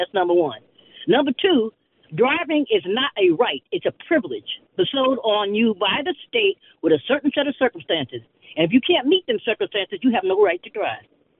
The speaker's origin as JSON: {"language": "English", "town": "New York City", "region": "New York", "country": "United States", "lives_now": "Milwaukee, United States", "said": "I'm from New York City originally."}